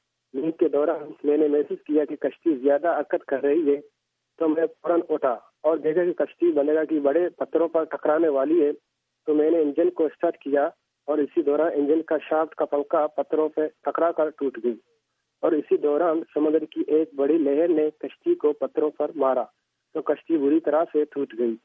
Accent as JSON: {"language": "Urdu", "town": "Chorbandal", "region": "Balochistan", "country": "Pakistan", "tie": "born there", "said": "میں تحصیل پسنی کے جنید مغرب میں واقع ایک گاؤں جس کا نام چوربندل ہے جہاں میں پیدا ہوا ہوں. یہ گاؤں پسنی شہر سے 35 کلومیٹر کے فاصلے پر واقع ہے."}